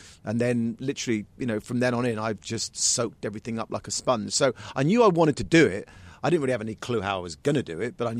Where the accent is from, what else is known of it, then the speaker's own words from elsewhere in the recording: Aylesbury, South East England, United Kingdom; I come from Aylesbury, which was then, back in the 70s, was a market town.